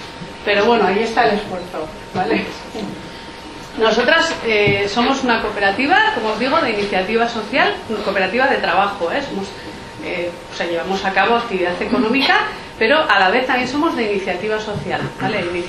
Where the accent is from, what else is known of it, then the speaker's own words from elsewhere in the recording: Basaburua, Navarre, Spain; Pues eso, venimos de Basaburua